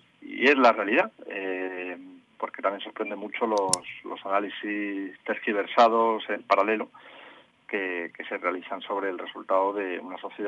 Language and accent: Spanish; Spain; como ciudadano español